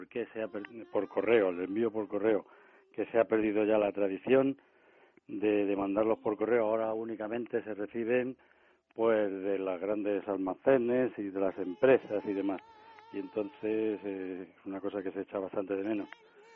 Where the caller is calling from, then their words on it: Madrid, Community of Madrid, Spain; de Madrid.